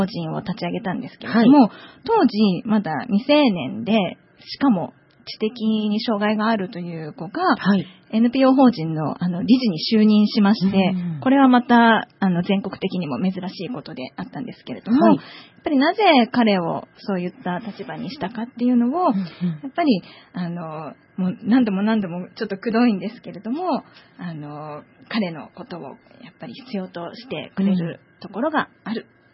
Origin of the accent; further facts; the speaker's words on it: Numazu, Shizuoka, Japan; 私沼津で生まれて沼津で育ってるんですけど